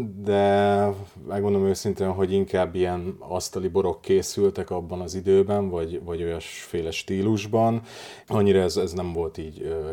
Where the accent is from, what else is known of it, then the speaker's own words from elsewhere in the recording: Slovakia; az én felmenőim, mi felvidéki magyarok vagyunk